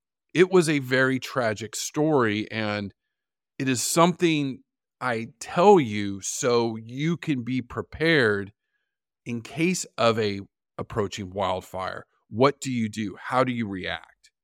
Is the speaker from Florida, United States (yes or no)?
no; California, United States; back home in my home state of California, where I grew up and where I worked and early in my career in San Diego